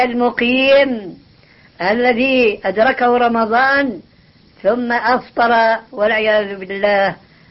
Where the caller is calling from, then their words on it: Aden, Yemen; الشيخ نحن هنا من اليمن من عدن